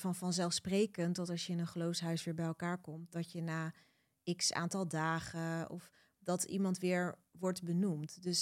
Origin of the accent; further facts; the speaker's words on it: Rotterdam, South Holland, Netherlands; Maar ja, ik kwam gewoon uit Rotterdam.